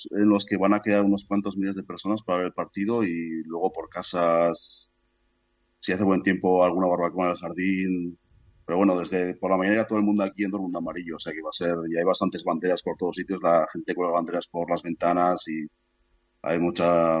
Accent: Pamplona, Navarre, Spain; now in Barcelona, Spain; De Pamplona.

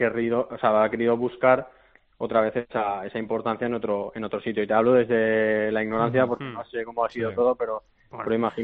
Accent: Xàtiva, Valencian Community, Spain; al final soy de Valencia, o sea, soy de Xàtiva

